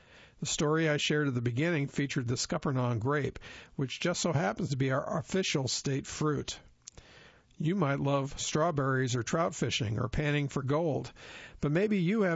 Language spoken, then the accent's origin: English; Raleigh, North Carolina, United States; also born or lived in Burlington; Because I was born in Burlington and grew up in Raleigh, I am partial to the carousels in these fair cities.